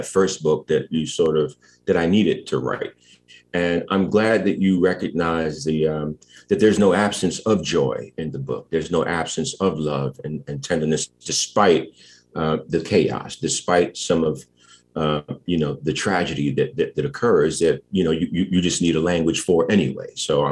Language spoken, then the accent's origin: English; New York, United States; it's a summation of a whole bunch of weekends that I remember as a child growing up in East Harlem.